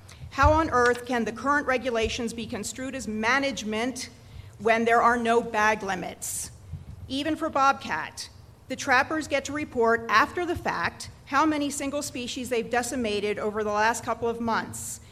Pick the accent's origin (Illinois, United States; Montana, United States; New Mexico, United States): New Mexico, United States; Cerritos; I'm from Cerritos, New Mexico.